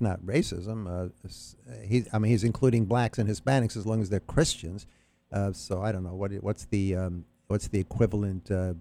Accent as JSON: {"language": "English", "country": "United States", "said": "which as a Jew, I kind of take offense at that. I'm an American."}